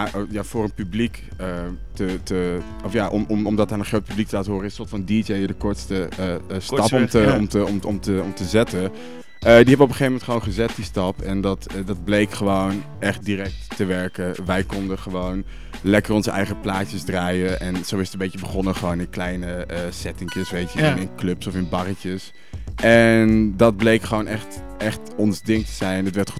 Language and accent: Dutch; Leeuwarden, Friesland, Netherlands; We zijn opgegroeid in Leeuwarden, Friesland.